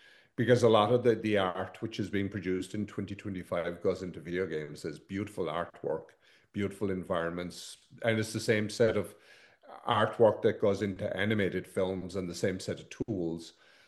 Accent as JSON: {"language": "English", "country": "Ireland", "said": "And I'm Irish, so I like some Irish movies."}